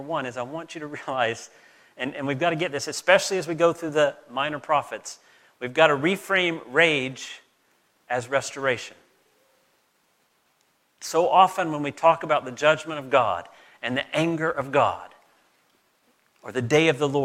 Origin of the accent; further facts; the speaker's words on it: North Carolina, United States; in the words of my friends where I grew up in North Carolina, that dog don't hunt.